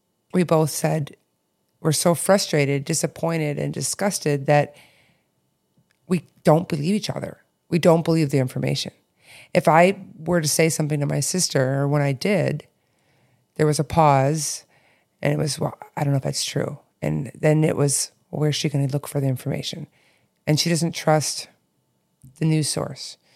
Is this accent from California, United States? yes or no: no; Michigan, United States; now in Chicago, United States; I went back to where I grew up in Midwest in Michigan a few weeks ago